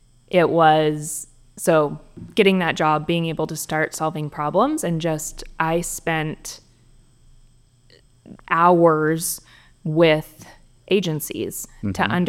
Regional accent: Oklahoma, United States; born there; now in DFW area, United States; So originally, born in Oklahoma. We can go all the way back.

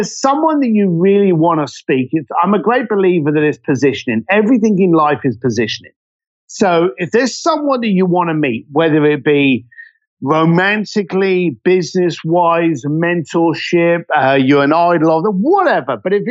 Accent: London, United Kingdom; I'm a bricklayer from East London that went from working on the door to becoming a concierge

